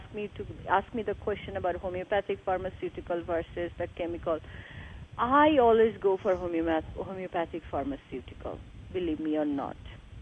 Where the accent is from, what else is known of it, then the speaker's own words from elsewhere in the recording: India; In India, we grew up doing that. Even I remember that I grew up in India